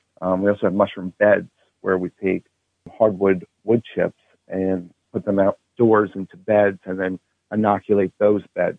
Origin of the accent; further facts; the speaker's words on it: Montague, New Jersey, United States; I grew up in Montague, New Jersey, and spent a lot of times outdoors exploring and learning about plants and mushrooms and trees.